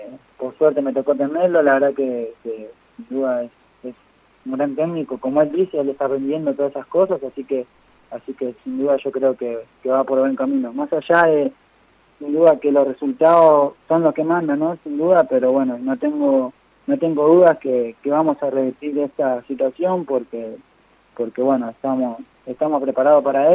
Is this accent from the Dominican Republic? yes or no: no; Buenos Aires, Argentina; si bien yo soy, bueno, de Buenos Aires, por ahí, bueno, y creo que hacía 10 grados en Buenos Aires